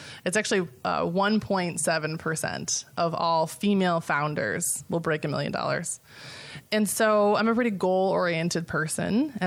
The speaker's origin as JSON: {"language": "English", "town": "Chicago", "region": "Illinois", "country": "United States", "said": "I'm from Chicago."}